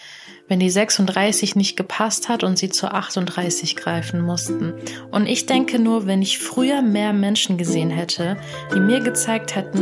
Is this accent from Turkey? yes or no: yes; Turkey; weil ich bin ja Türkin.